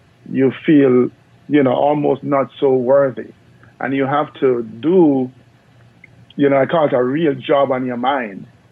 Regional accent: Jamaica; So I'm 15 years old. I just started running track. And no, I'm from Jamaica, but I'm not one of the sprinters.

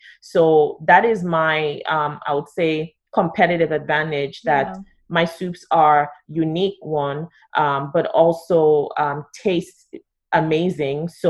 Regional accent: Nigeria; you're from Ghana and I'm from Nigeria

